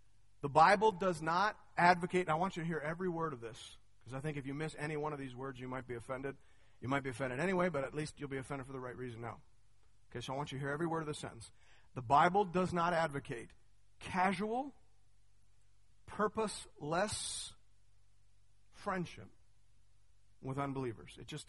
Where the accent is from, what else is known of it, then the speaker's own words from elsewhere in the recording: Canada; I'm a Canadian, not a first century Jewish person